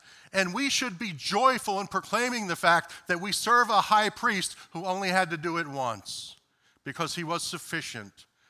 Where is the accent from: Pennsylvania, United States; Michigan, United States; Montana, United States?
Pennsylvania, United States; Philadelphia; When I was growing up in South Philadelphia in the Catholic bastion there